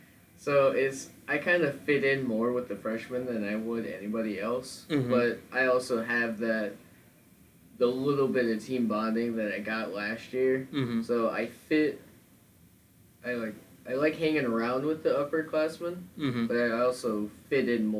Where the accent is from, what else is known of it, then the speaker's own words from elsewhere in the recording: Beloit, Wisconsin, United States; Beloit, Wisconsin.